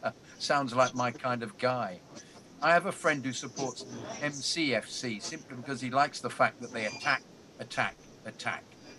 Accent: Philadelphia, Pennsylvania, United States; especially since I'm from Philadelphia, where the 76ers have tanked for years

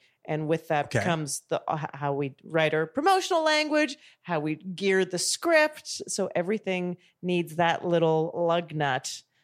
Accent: Calgary, Alberta, Canada; growing up in Calgary, nice place to grow up near the mountains on the west side of the country.

